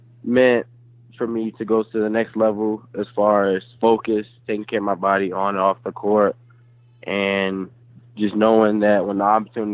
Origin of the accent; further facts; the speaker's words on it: Maryland, United States; now in Kentucky, United States; Originally I'm from the Maryland DC area.